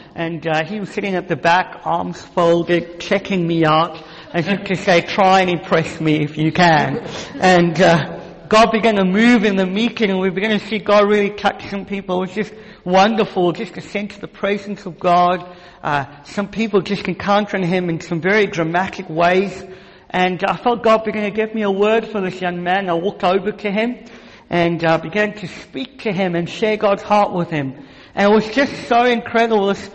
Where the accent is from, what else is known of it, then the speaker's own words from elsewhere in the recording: South Africa; And I want to say our nation, I'm from South Africa, has been blessed already